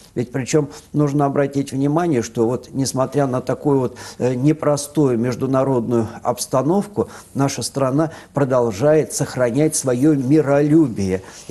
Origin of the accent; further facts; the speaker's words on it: Russia; мы русские, что мы из России, мы православные.